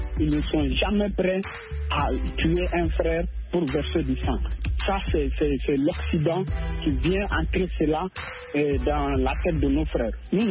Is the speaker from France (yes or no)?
no; Burkina Faso; now in Senegal; Ici, je suis Burkinabé, ici au sud du Sénégal, il n'y a pas de problème.